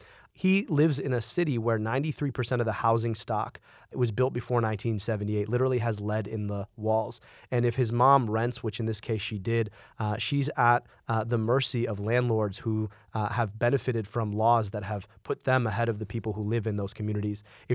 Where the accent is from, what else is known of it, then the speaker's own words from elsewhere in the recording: Detroit, Michigan, United States; when I was appointed Commissioner of Health in the city of Detroit, had the opportunity to serve my hometown, and now hoping to serve as governor.